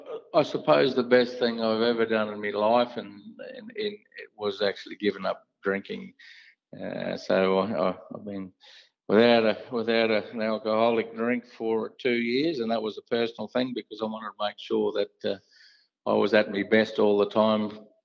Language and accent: English; Queensland, Australia; born there; I'm glad I was born here in Australia and especially Queensland.